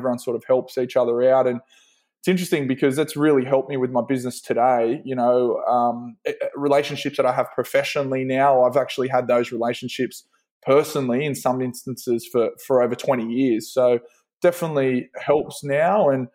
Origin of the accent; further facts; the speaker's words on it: New South Wales, Australia; I grew up on the Central Coast. It's about an hour and a half north of Sydney. Pretty quiet sort of a beach town, I guess, or beach region.